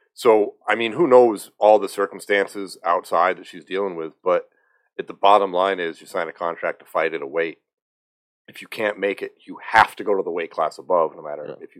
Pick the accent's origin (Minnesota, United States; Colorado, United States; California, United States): Colorado, United States; Colorado Springs; She's from my hometown, Colorado Springs.